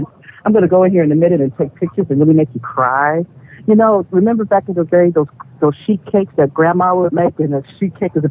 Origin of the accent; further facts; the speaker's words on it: California, United States; Remember, I'm from California.